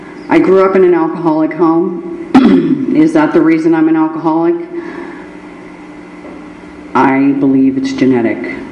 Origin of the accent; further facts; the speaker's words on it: Girard, United States; I grew up in Girard, by the way.